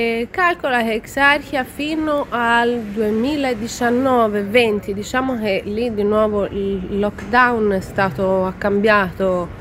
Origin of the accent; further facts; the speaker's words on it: Florence, Tuscany, Italy; Io sono di Firenze.